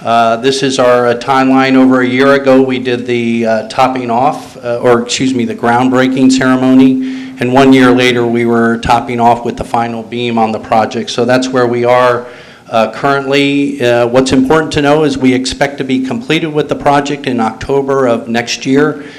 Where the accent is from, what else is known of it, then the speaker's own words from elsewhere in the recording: Florida, United States; now in Delaware, United States; I've actually been in Delaware for 16 years, so I'm relatively new to the state, and I'm originally from Florida.